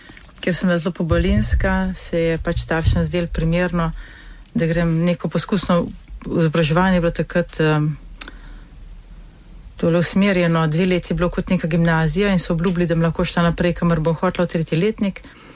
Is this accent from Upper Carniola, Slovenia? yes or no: yes; Radovljica, Upper Carniola, Slovenia; Doma sem iz Radovljice. Imam zelo lepe spomine. Smo živeli takem majhnem stanovanju.